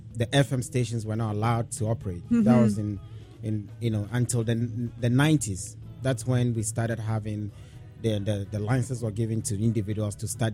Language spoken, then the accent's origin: English; Ghana; I'm from Ghana.